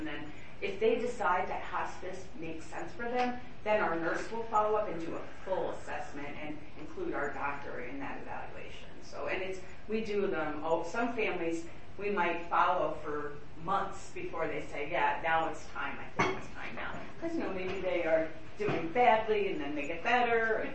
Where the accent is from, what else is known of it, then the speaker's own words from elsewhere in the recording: New York, United States; I'm originally from New York.